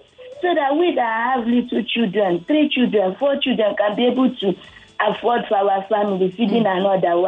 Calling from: Ikoti, Nigeria; I'm calling you from Ikoti.

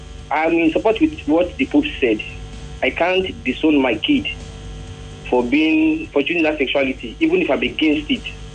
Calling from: Akoka, Lagos, Nigeria

